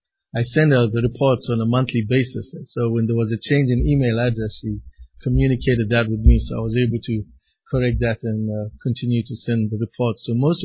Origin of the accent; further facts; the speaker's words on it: South Africa; I was born and raised in South Africa. You're probably asking the question, what's an Indian doing in South Africa when he should be from India, right? Well, in 1860, my forefathers went to South Africa